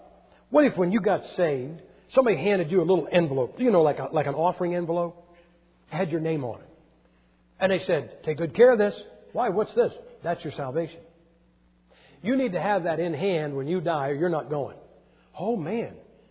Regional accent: Massillon, Ohio, United States; I'm from Massillon, Ohio.

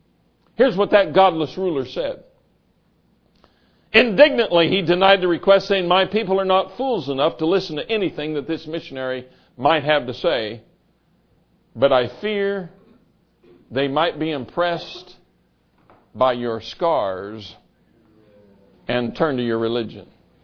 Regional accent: Colorado, United States; also born or lived in Missouri / Kansas / New York / Wisconsin; And I'm a Westerner. I was raised in the West. I pastored back East for several years, but I'm a Westerner.

